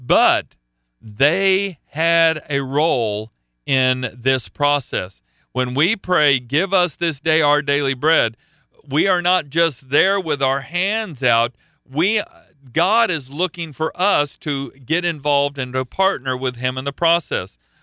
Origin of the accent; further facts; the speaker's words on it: Oklahoma, United States; I was from Oklahoma and it's a landlocked state.